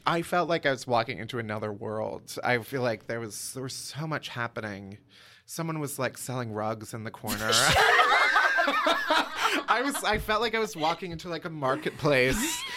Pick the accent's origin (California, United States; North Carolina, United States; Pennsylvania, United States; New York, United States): New York, United States; I feel the most kinship with them as a New Yorker.